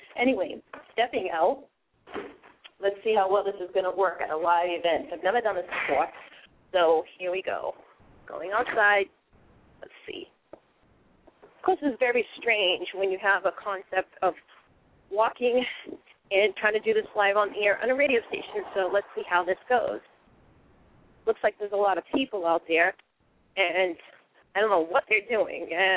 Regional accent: Boston, Massachusetts, United States; And I'm originally from Boston, so it's like it has that feel to it, and I like going to places that, you know, remind me of home.

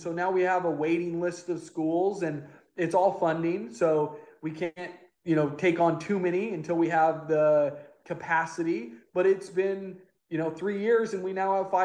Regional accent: Eagle, Idaho, United States; moved away as an adult; now in San Diego, United States; I grew up outside of Boise, so in a smaller area. It's called Eagle. It's grown a lot now, but when I moved there, there was like no red lights, no grocery store. It was a farm town. And so that's where I grew up.

